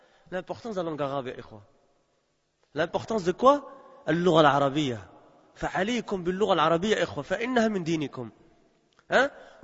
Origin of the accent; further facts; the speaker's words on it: Belgium; parce que j'ai grandi en Belgique, je suis né en Belgique, j'ai passé plus de 30 ans en Belgique, hein.